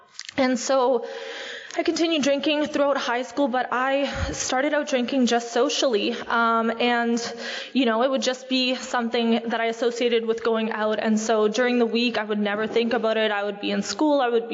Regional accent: Etobicoke, Ontario, Canada; I grew up in Etobicoke, not far from here. I grew up in just like a middle-class family

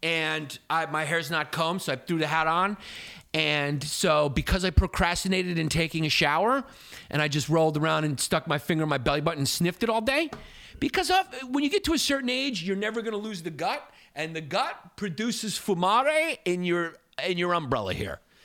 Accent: New York, United States; I'm going, I'm American. It's typical like American, especially New Yorker arrogance

